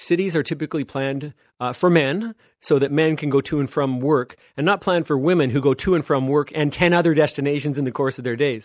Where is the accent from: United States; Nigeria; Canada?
Canada; Look, I come from Canada, and in North America, you know, I thought we are the epicenter of car dependency in the world.